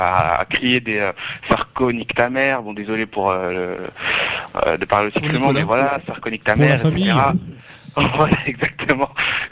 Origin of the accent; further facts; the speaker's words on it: Senegal; Moi, je suis sénégalais.